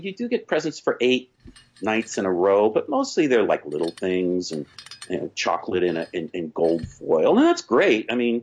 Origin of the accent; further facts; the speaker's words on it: West Virginia, United States; now in New York, United States; I'm not Jewish. A lot of people think I am. … I live in New York. Sometimes I talk fast. But no, I was raised in West Virginia, went to a Methodist church.